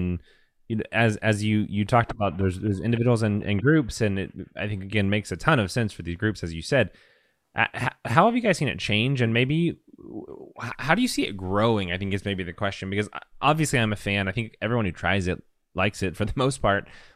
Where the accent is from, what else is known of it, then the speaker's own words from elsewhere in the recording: Houston, Texas, United States; I'm from Houston. I lived in inner city Houston for a while.